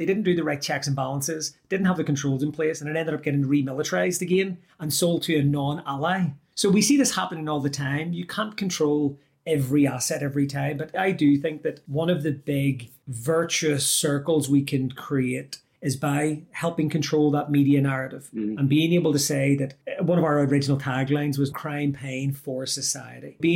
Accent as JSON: {"language": "English", "country": "Ireland", "tie": "born or raised there", "said": "I've seen this in a very small version growing up in Ireland"}